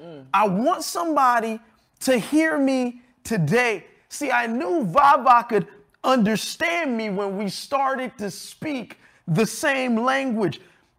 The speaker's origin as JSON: {"language": "English", "town": "Miami", "region": "Florida", "country": "United States", "tie": "born or raised there", "said": "I mean, I was born and raised right here in Miami, Florida. So I speak English okay."}